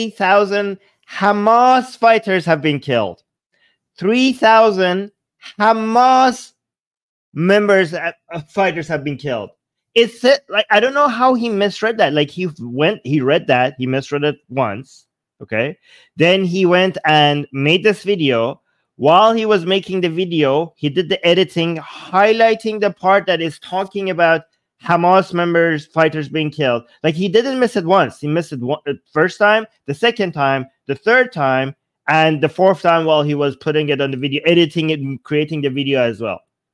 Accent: Iran; English is a second language; And again, English is my second language. I was raised, born and raised in Iran.

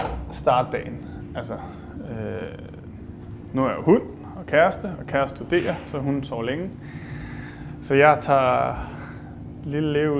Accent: Helsingør, Capital Region of Denmark, Denmark; der, hvor jeg voksede op som barn i Helsingør

